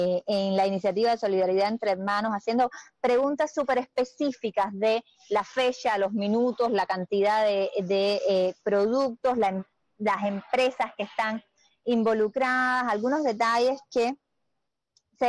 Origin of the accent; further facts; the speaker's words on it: Cuba; No somos los cubanos que queremos ayudar a los cubanos los que vamos a poner los obstáculos.